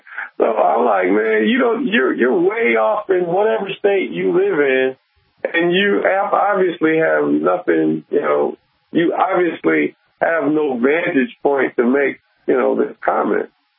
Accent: Detroit, Michigan, United States; I'm from Detroit, Michigan.

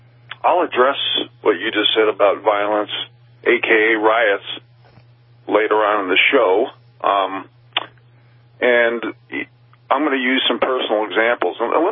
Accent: United States; because as an American, I feel it's so important right now that Americans stick up for America.

